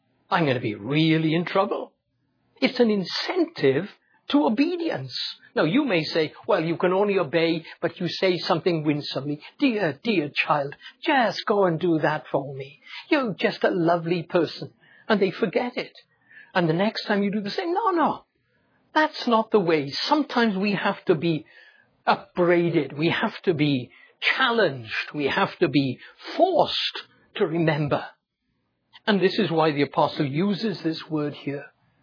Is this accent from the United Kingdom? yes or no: yes; Wales, United Kingdom; don't sound Welsh at all. But that's where I come from. And not only that, you will know that if I come from Wales, I must have family in Wales.